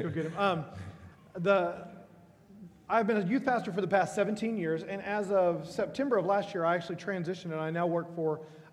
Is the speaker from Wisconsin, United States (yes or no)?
no; Texas, United States; And I'm from Texas, and we're supposed to be slow talkers or something like